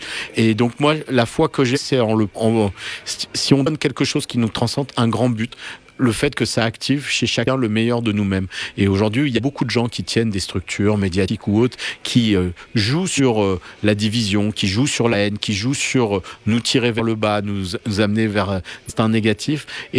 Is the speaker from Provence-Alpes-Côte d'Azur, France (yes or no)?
yes; Nice, Provence-Alpes-Côte d'Azur, France; Moi, je suis niçois comme Yves Klein